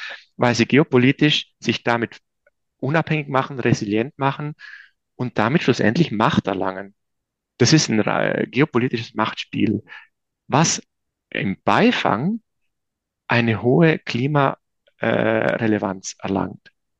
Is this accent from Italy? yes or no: yes; Trentino-Alto Adige, Italy; now in Munich, Germany; ich bin ja aus Südtirol, aus einem Bergbauerndorf.